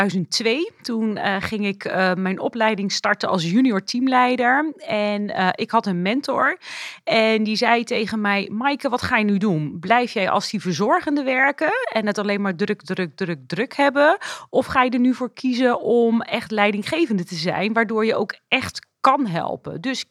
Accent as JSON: {"language": "Dutch", "town": "Ridderkerk", "region": "South Holland", "country": "Netherlands", "said": "Ik kom uit Ridderkerk. Ik ben 26 jaar getrouwd."}